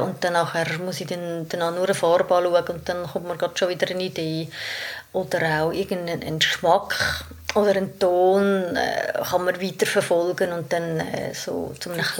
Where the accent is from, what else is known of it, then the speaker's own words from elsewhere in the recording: Switzerland; In Deutschland vielleicht, aber da bei uns in der Schweiz nicht.